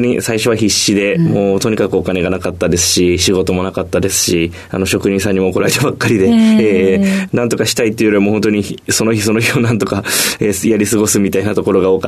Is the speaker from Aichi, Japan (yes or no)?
yes; Nagoya, Aichi, Japan; 愛知県名古屋市出身です。